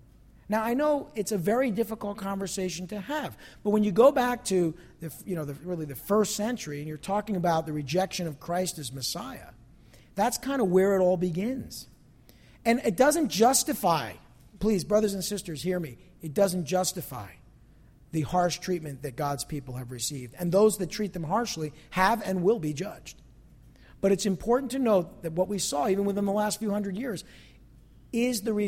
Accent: New Jersey, United States; But that's because I'm from New Jersey.

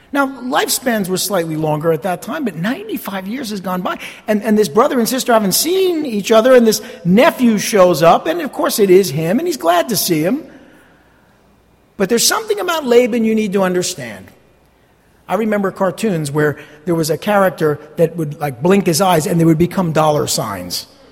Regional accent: United States; I come from the West. I'm come from America where, you know, women are not treated that way.

